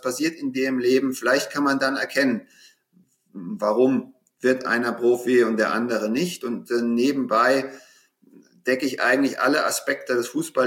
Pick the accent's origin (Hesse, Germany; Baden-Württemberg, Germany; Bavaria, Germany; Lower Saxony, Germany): Hesse, Germany; Frankfurt; moved away as an adult; in Frankfurt, wo ich herkomme.